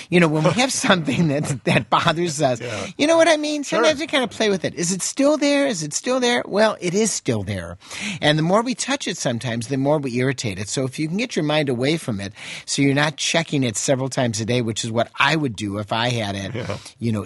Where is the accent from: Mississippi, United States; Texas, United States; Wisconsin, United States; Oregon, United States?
Wisconsin, United States; I mean, I'm from Wisconsin, where not drinking milk is akin to communism.